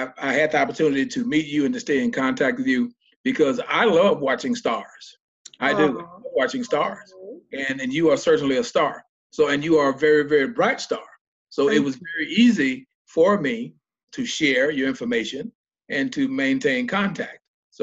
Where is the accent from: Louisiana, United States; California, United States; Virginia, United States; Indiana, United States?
Louisiana, United States; Bossier City; I've lived in Shreveport, but I hail from Bossier City.